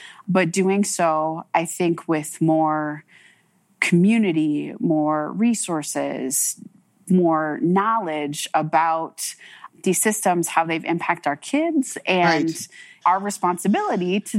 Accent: St. Louis Park, Minnesota, United States; But what I did know is that as a Native kid who was growing up in St. Louis Park, there weren't a lot of us.

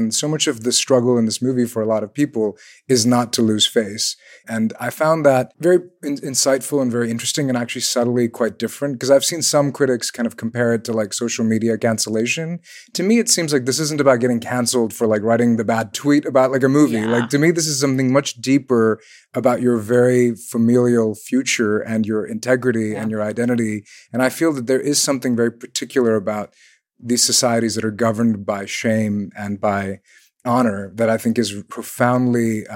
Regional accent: Pakistan; born there; I was born in Pakistan. I grew up there in a time when it was quite conservative and had a kind of Islamic, you know, regime in place as well.

